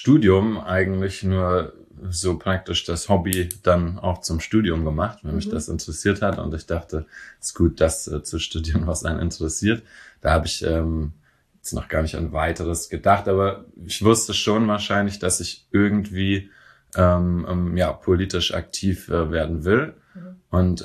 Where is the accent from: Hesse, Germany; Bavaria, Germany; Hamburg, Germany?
Bavaria, Germany; Bayreuth; now in Berlin, Germany; 34 Jahre alt. Gebürtig komme ich aus Bayreuth in Oberfranken, aus 100 Kilometer nördlich von Nürnberg. Und bin aber jetzt seit 10 Jahren in Neukölln.